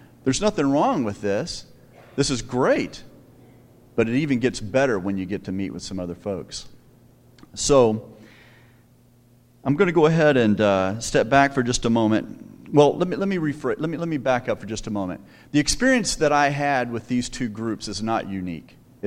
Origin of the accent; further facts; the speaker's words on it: the South, United States; And I'm from the South. I didn't even know what curling was.